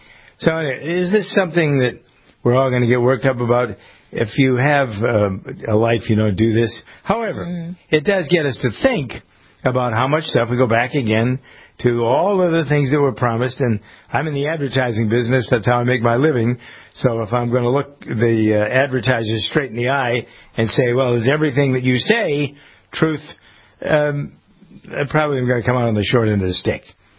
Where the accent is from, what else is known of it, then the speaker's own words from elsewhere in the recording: New England, United States; accent: New England; there's the Brita, here I am, my New England accent, Brita Filter Company